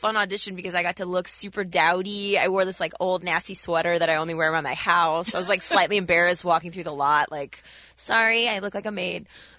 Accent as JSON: {"language": "English", "region": "Texas", "country": "United States", "tie": "born or raised there", "said": "I grew up in Texas. My parents immigrated from South America when I was 2."}